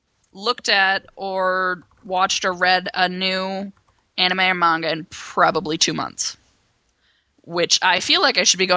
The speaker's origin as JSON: {"language": "English", "country": "United States", "tie": "born or raised there", "said": "We grew up in America where you create your characters"}